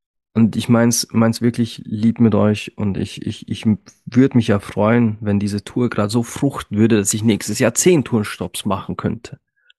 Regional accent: Bad Hall, Upper Austria, Austria; bis sogar in meinen Heimatort hier Bad Hall.

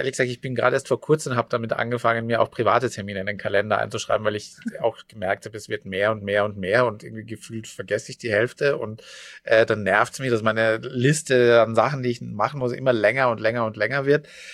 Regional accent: Austria; Und ich komme aus Österreich.

